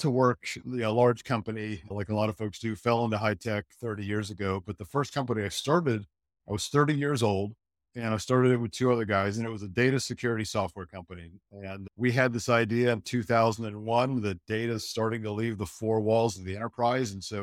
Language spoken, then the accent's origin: English; Illinois, United States; So grew up in the Midwest, outside of Chicago. Was born out there in the city of Broad Shoulders and went to school, undergraduate, University of Iowa, graduate degree, Notre Dame